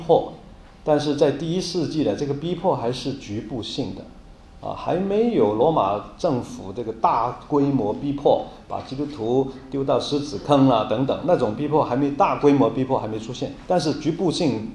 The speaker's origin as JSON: {"language": "Chinese", "region": "Guangdong", "country": "China", "said": "哎呀，我是广东人，知道吧？"}